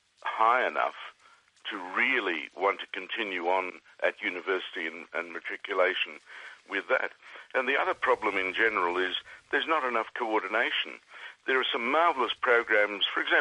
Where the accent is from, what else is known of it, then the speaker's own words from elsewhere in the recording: Australia; we have as an Australian society in general, we're a very casual culture.